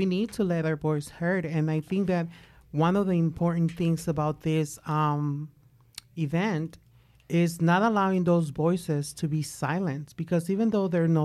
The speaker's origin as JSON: {"language": "English", "region": "California", "country": "United States", "said": "I'm sorry, I'm from Cali. I'm still getting to know them."}